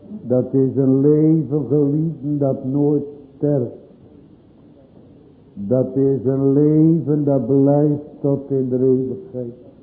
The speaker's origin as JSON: {"language": "Dutch", "region": "Zeeland", "country": "Netherlands", "tie": "born there", "said": "We hebben gisteravond in onze geboorteplaats in Zeeland, in de hervormde kerk, ook mogen spreken."}